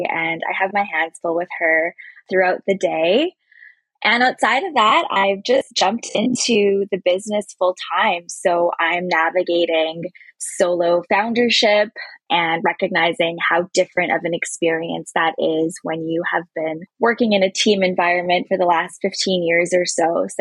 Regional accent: India; born there; I was born in India and my parents are from East Africa.

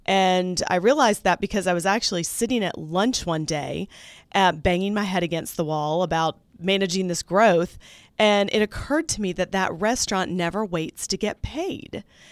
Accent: Atlanta, Georgia, United States; So, you know, I grew up here in Atlanta. I went to Georgia Tech for my undergrad.

